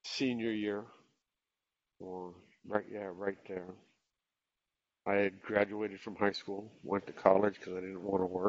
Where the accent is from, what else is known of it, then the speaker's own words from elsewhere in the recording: Florida, United States; also born or lived in New Jersey / Connecticut; I am from Florida. I have lived up and down. I've lived all over the country that I come from, but from Florida, wound up in Jersey, then wound up in Connecticut